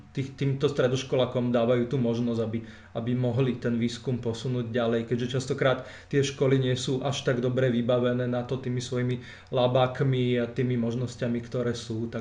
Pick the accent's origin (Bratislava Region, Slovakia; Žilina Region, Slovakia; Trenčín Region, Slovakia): Bratislava Region, Slovakia; Bratislava; keďže ja som síce z Bratislavy